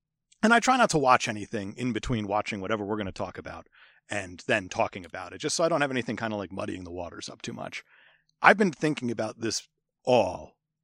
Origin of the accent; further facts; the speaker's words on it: New Jersey, United States; I'm from Jersey. I just call everyone guys.